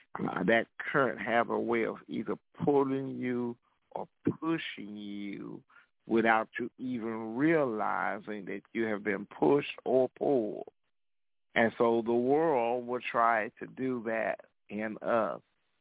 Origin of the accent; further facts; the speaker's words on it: Florida, United States; Being at the beach, I grew up in Florida, and we go down to the beach